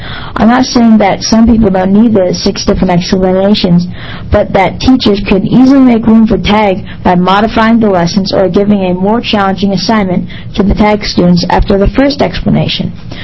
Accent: Gobich, Oregon, United States; from Gobich, Oregon, and I'm representing myself and my friends Jerry Boyce and Mocha Gaisley.

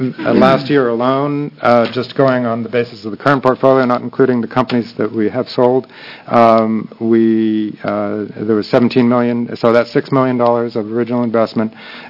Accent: California, United States; I grew up in the Silicon Valley.

